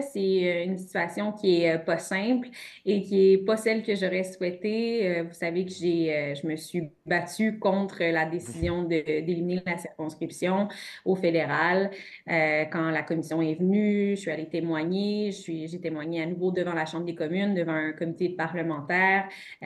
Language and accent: French; Quebec, Canada; Et bien que je suis originaire de la Matapédia